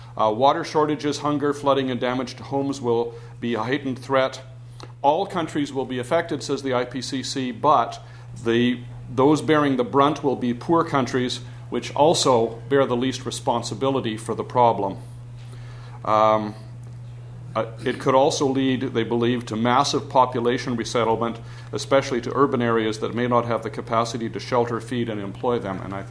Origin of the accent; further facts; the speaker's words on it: Vancouver, British Columbia, Canada; I don't get to Vancouver nearly often enough. This is my hometown. And I have lots of relatives here